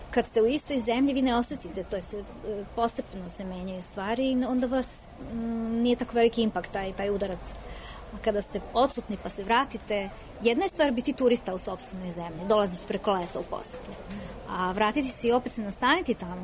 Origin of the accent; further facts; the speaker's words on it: Sweden; Serbian is a second language; now in Belgrade, Serbia; ja sam Beograđanka sa, ne, ja sam Šveđanka sa Banovog Brda.